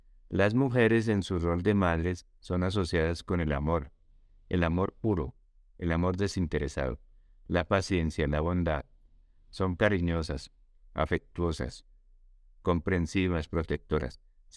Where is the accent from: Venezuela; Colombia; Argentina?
Colombia; Soy colombiano, vivo en Bogotá, la capital del país.